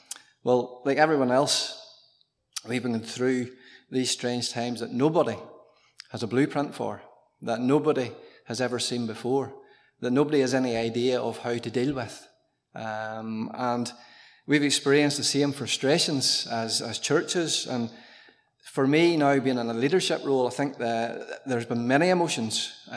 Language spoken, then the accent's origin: English; Northern Ireland, United Kingdom; I'm educating them now that we're from Northern Ireland, and they're getting that now.